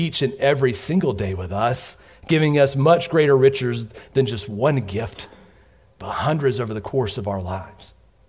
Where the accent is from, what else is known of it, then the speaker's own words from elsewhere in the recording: Pownal, Vermont, United States; Matter of fact, I've talked to people in Vermont from other parts of the state and I'll say, yeah, I'm from Pownall.